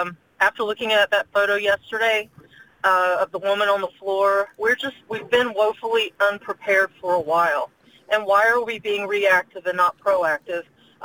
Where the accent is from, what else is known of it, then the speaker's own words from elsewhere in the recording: Jacksonville, Florida, United States; I think as a born and raised in Jacksonville, that was one of the lowest points.